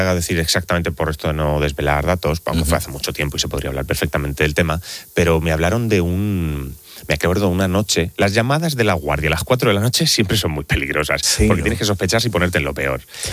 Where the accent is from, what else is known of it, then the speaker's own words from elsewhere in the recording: Elda, Valencian Community, Spain; yo soy de Elda, de Alicante